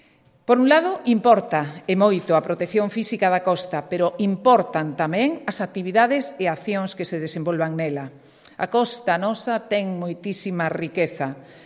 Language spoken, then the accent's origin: Galician; Galicia, Spain; somos os galegos.